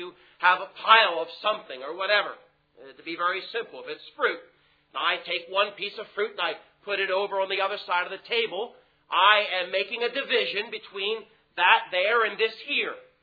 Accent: United States; being an American, I, of course, tend to speak of the culture I'm from

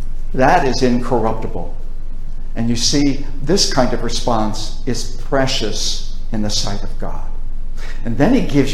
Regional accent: New York, United States; I grew up in Western New York on a farm. The snow there would get 4, 5, 6 feet deep as it would blow off of the Great Lakes.

